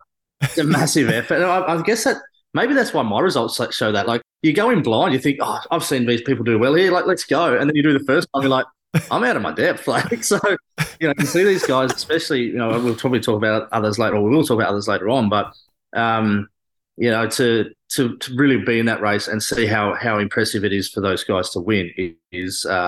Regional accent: Australia; Look, I guess being an Aussie and being on the same team

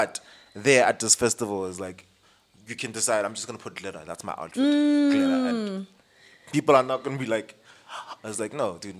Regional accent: Johannesburg, Gauteng, South Africa; I grew up in Joburg.

